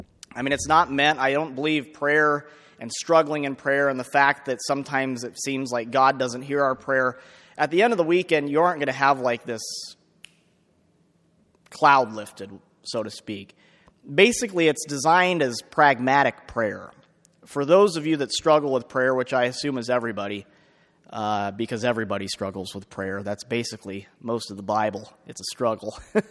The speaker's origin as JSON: {"language": "English", "town": "Auburn", "region": "Nebraska", "country": "United States", "tie": "born or raised there", "moved": "as an adult", "lives_now": "Lincoln, United States", "said": "I left my hometown of Auburn in 1999, August of 1999, to move to the big city of Lincoln to study accounting."}